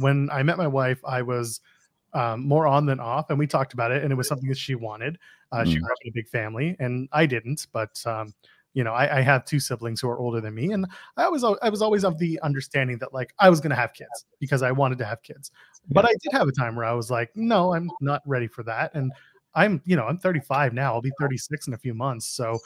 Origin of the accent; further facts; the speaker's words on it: Canada; Yeah, I'm Canadian.